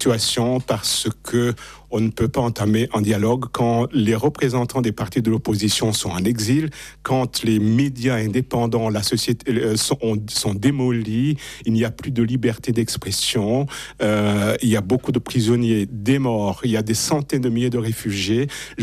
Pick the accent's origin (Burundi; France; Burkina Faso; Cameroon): Burundi; On est tous des Burundais.